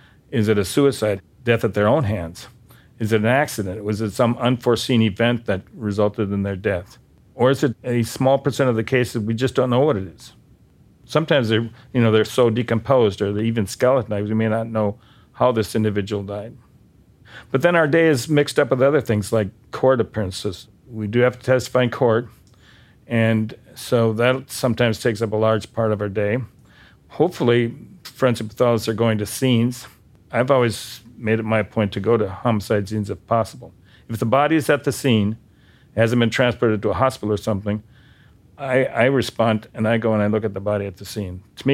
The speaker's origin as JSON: {"language": "English", "town": "Bismarck", "region": "North Dakota", "country": "United States", "said": "I mean, I come from Bismarck. How many homicides are there in Bismarck, like in a century?"}